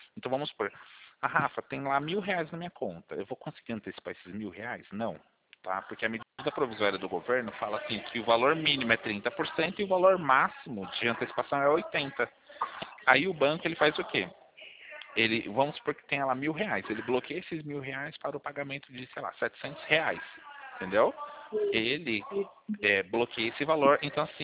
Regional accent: Sorocaba, São Paulo, Brazil; Eu sou de Sorocaba.

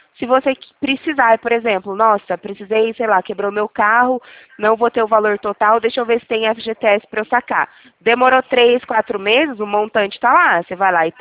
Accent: Limeira, São Paulo, Brazil; Não, nós somos de Limeira, dentro do estado de São Paulo.

